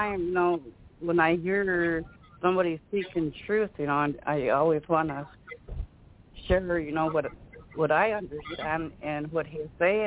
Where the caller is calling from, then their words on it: Montana, United States; I'm calling in from the Pawnee Nation Reservation here in Northwest Montana.